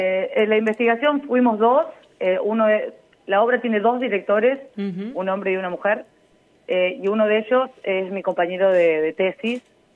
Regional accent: Realicó, La Pampa, Argentina; Yo soy de Realicó, un pueblo pequeño.

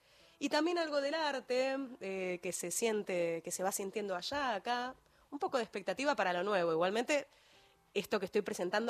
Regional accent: Buenos Aires, Argentina; Soy de Buenos Aires.

